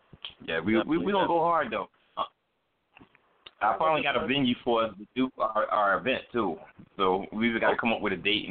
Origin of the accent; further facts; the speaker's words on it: Philadelphia, Pennsylvania, United States; born there; I always represent Queens to the fullest, as well as Southwest Philadelphia. I was born in Southwest